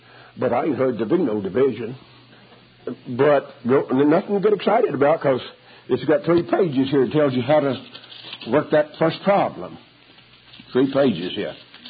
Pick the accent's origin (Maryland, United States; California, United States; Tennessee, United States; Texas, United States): Texas, United States; I was raised there in East Texas, and I started school, I think, in the fall of 32